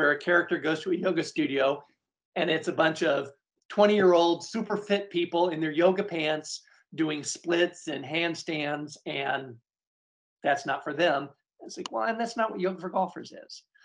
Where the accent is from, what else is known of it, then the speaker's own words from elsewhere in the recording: Nebraska, United States; And I grew up in Nebraska. It was just a good fit for me.